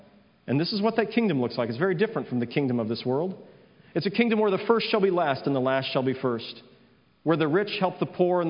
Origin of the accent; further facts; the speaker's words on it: United States; It's interesting, I'm an American, I don't understand the British monarchy today, I have to admit.